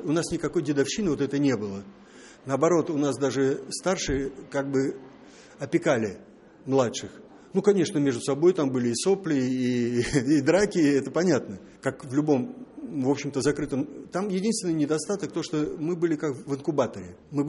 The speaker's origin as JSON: {"language": "Russian", "region": "Minsk", "country": "Belarus", "tie": "born or raised there", "also_born_or_lived": "Bobruisk", "said": "Я родился в Бобруйске. Очень в раннем детстве моя мать, отца я как бы не знаю, так сложилось, она переехала в Минск."}